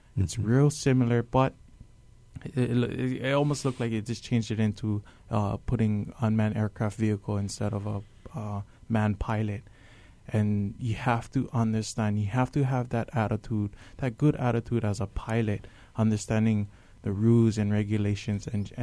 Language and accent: English; Hawaii, United States; And as a resident, as a Hawaiian, with a small company, we pushing very hard on that.